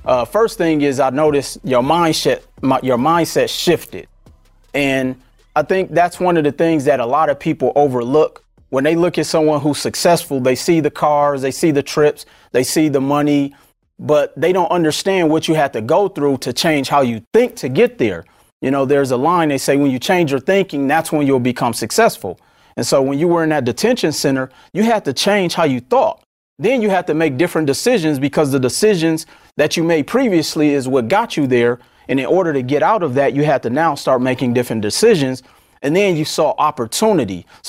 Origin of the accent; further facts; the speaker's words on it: Milwaukee, Wisconsin, United States; growing up in Milwaukee, you know how it is.